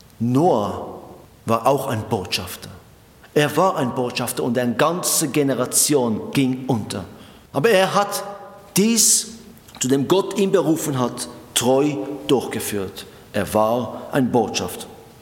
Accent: Switzerland; Und wir als Schweizer Volk haben dafür gestimmt.

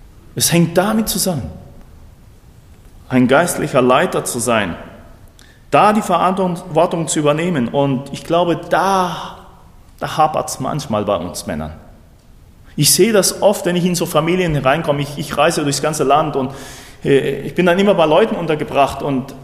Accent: Argentina; nicht da, wie bei uns in Argentinien, da gibt es ja so große Viehherden.

